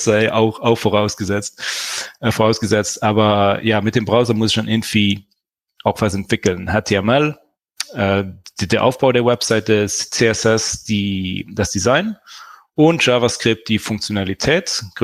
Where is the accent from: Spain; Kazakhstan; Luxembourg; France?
Luxembourg; ich bin ja aus Luxemburg